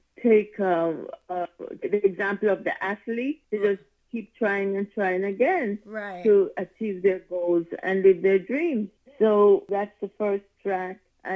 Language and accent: English; Jamaica; born there; I'm Jamaican born.